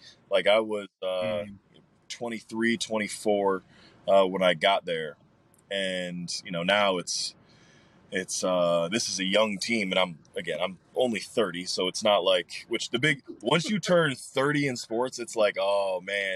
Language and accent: English; Ohio, United States; my dad's jersey retired in Cleveland. I grew up in Northeast Ohio.